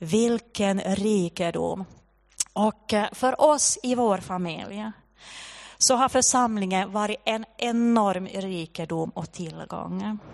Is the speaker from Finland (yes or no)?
yes; Finland; Och vi är tröga finländare, det här är ju såna vi är.